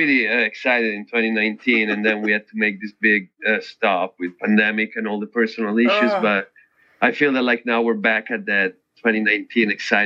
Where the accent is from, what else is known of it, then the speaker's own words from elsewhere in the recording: Italy; my culturally growing up in Italy is way closer to, it's a Latin country.